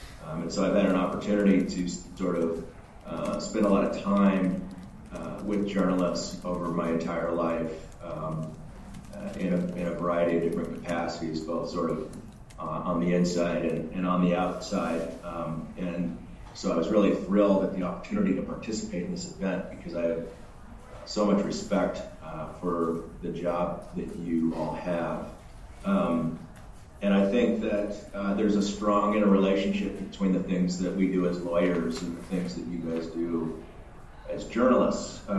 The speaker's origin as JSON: {"language": "English", "town": "Boise", "region": "Idaho", "country": "United States", "tie": "born or raised there", "said": "My family's from Oklahoma, but I was born and raised in Boise, wherever you guys are."}